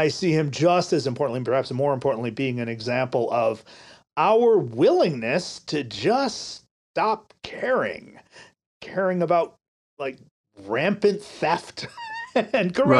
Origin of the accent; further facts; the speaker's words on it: United States; And what I see as an American is that more and more, we are becoming more like Brazil, more like Mexico, more like India.